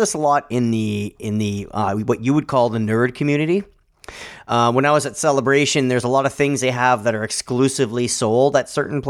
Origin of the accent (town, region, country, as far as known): Canada